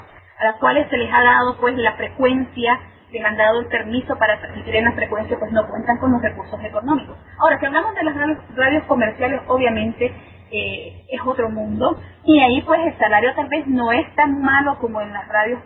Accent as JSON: {"language": "Spanish", "country": "Nicaragua", "said": "me encantan las radios acá en mi país, porque trabajamos con las uñas"}